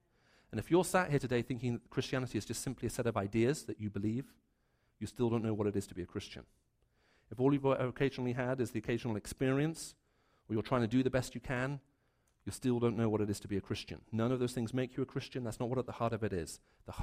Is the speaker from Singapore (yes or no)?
no; Saudi Arabia; because I was raised in Saudi, so that's what you wear.